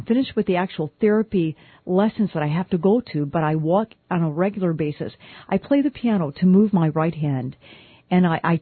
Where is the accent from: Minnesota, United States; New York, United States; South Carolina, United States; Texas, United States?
Texas, United States; born there; I am actually from America. I was born in East Texas.